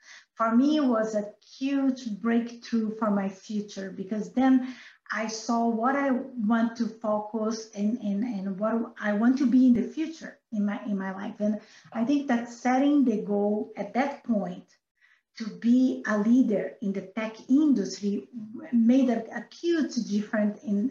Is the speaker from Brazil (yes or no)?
yes; Brazil; English is a second language; And as you can see by my accent, I am Brazilian, right? So I'm a Latin girl